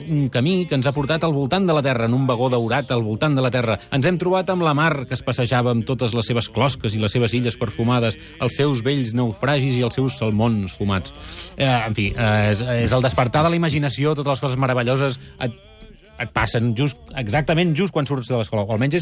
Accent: Catalonia, Spain

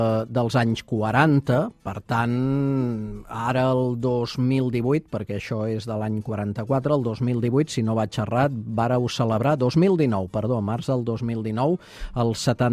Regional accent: Barcelona, Catalonia, Spain; jo sóc del barri de Sant Antoni, per tant... I vaig estudiar els Escolapis de Sant Antoni

